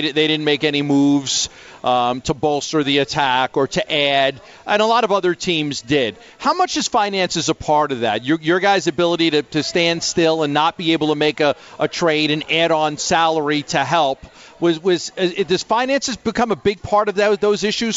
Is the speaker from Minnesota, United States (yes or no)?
no; Long Island, New York, United States; I mean, growing up in Long Island, you know, we played on ponds.